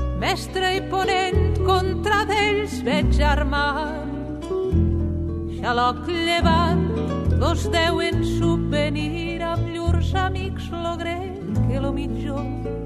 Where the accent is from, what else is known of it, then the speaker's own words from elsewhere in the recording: Sagunto, Valencian Community, Spain; Yo soy de Sagunto, soy romana, como nos dicen, porque soy del núcleo de Sagunto antiguo, no del puerto de Sagunto.